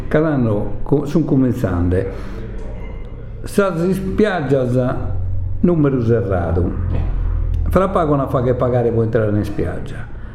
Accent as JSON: {"language": "Italian", "region": "Sardinia", "country": "Italy", "said": "che sono sardo e che tutti gli anni ho fatto sacrificio"}